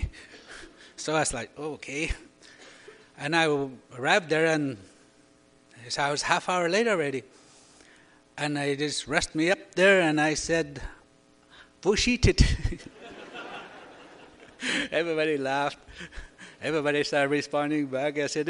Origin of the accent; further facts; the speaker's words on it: Garden Hill, Manitoba, Canada; I was brought up in the Garden Hill, Manitoba, which is an isolated reserve in Manitoba. And that's where I grew up in the church, and my native elders, they taught me.